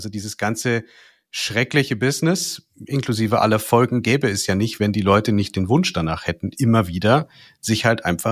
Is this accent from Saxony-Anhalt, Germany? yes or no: no; Bavaria, Germany; gerade bei uns in Bayern